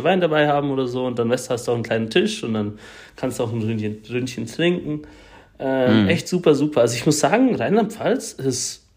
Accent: Switzerland; so als Schweizer

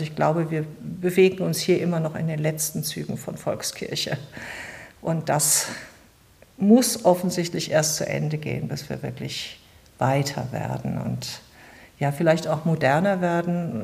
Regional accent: Cologne, North Rhine-Westphalia, Germany; moved away as an adult; now in Munich, Germany; Bin aus Köln ursprünglich geboren und bin dann 1983 nach München bzw. eben nach Bayern gekommen.

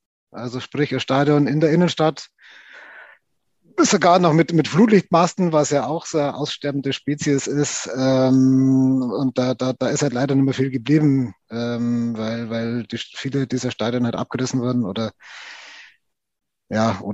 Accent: Passau, Bavaria, Germany; ich komme aus Passau gebürtig, also aus der niederbayerischen Provinz.

